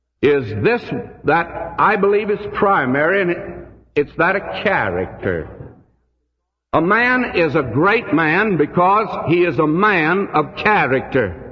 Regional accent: the South, United States

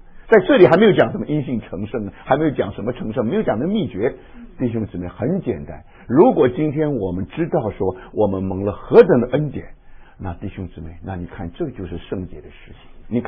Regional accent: China; 因为我不是日本人嘛，我是中国人嘛

